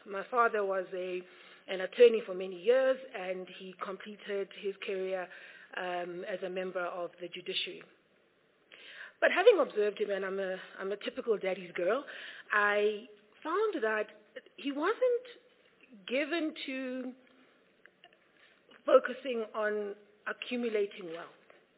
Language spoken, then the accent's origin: English; South Africa; I am a South African, first and foremost. I am passionate about this country and its prospects.